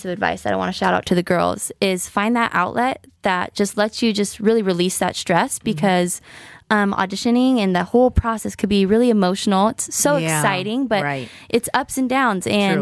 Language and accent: English; Watsonville, California, United States; So I am from Watsonville, California. It's near Santa Cruz. Okay. I grew up a Raider fan.